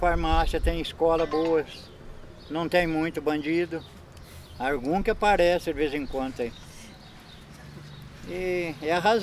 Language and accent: Portuguese; Ourinhos, São Paulo, Brazil; born there; Eu sou nascido em Ourinhos.